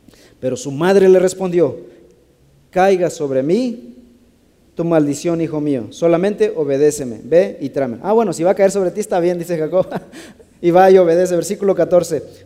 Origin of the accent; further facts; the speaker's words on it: Mexico; No digamos, ay, ahí que es, al ahí se va, como buen mexicano, ¿no? Ya nos ganamos la etiqueta de al ahí se va.